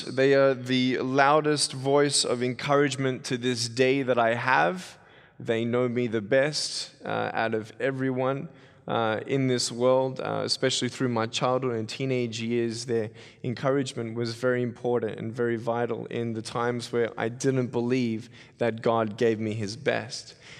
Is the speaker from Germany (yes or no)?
no; Australia; accent: Australian; now in United States; And by my accent, you can probably tell I'm from Australia. It's watered down a little bit.